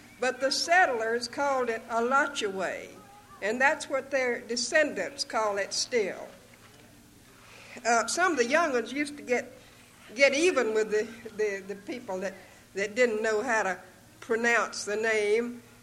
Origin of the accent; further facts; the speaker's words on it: Gainesville, Florida, United States; like the name of my hometown, Gainesville, that honors the memory of General Edmund Pendleton Gaines